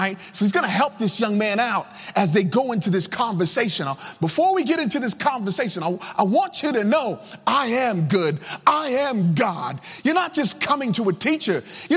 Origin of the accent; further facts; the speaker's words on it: Virginia, United States; I mean, I grew up in Sunday school, man. I'm talking back in Virginia, right?